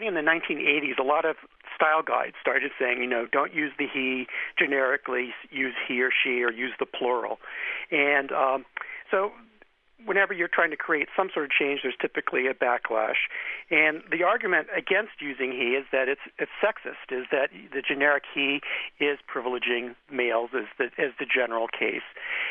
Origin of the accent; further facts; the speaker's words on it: New Jersey, United States; you mentioned you're from New Jersey, I'm from New Jersey also